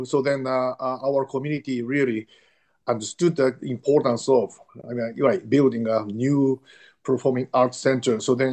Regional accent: Japan; now in United States; originally I came from Japan.

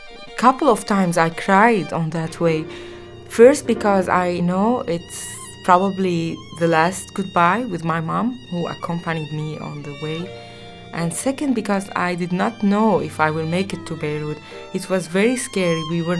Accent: Aleppo, Aleppo Governorate, Syria; I'm a violinist from Aleppo, Syria.

